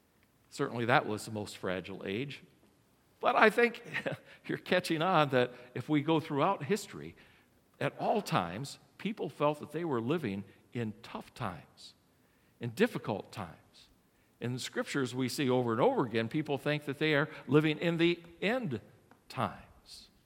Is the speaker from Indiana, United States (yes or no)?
yes; Indianapolis, Indiana, United States; before that I was from Indianapolis, Indiana, and from a downtown church there. So when I came to Wisconsin, all of the churches in Wisconsin were small in comparison to what I grew up with in Indiana.